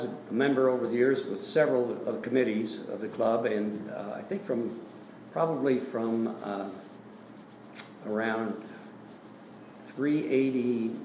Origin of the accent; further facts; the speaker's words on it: Centerville, Iowa, United States; All right, well, my wife Barbara and I were both born and raised in Centerville, Iowa, which is a county seat town about 90 miles south of here, just north of the Missouri border.